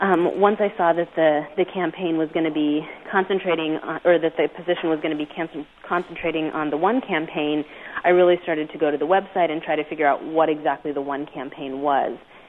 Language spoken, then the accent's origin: English; Kansas, United States; Was a communication studies major with an emphasis in intercultural communication. Born and raised in Kansas.